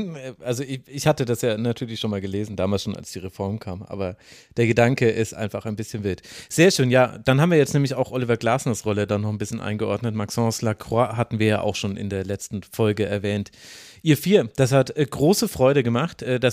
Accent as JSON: {"language": "German", "region": "Bavaria", "country": "Germany", "said": "Ich komme ja aus Mittel- bzw. Unterfranken."}